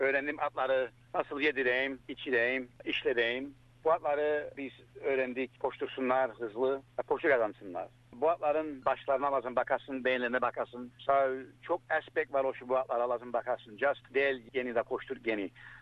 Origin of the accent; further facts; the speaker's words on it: Limassol, Limassol District, Cyprus; born there; Ben doğdum Kıbrıs'ta, Limassol'da doğdum. 1971'de, 1974'te savaş başladı.